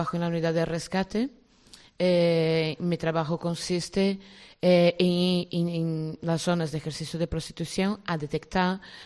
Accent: Brazil; Spanish is a second language; moved away as an adult; Yo era estudiante de Derecho en Brasil, tenía 23 años. Y por la crisis en mi país

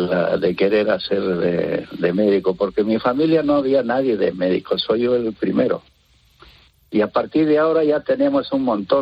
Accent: Peru; de pequeño nosotros en Perú, de muy pequeños, pues siempre estamos al pie del cañón en el sentido de hacer trabajos adecuados para la edad

